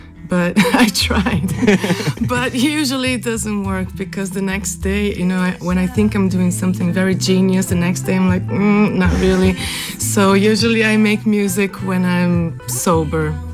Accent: Brazil; I'm from Brazil. I live in São Paulo.

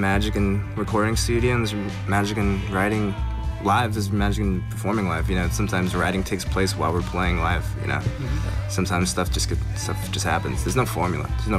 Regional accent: Dallas, Texas, United States; Me and Traeger here, we grew up in Dallas

